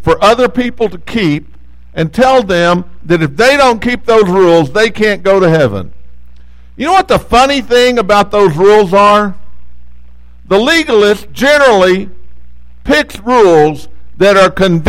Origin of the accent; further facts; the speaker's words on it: Odessa, Texas, United States; I grew up in Odessa, Texas, and we had four high schools in Odessa, Texas.